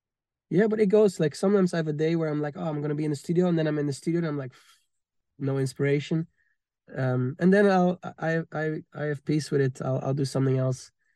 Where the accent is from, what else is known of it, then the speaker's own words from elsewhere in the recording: Amsterdam, North Holland, Netherlands; I think my favorite moment of this year was my hometown show in Amsterdam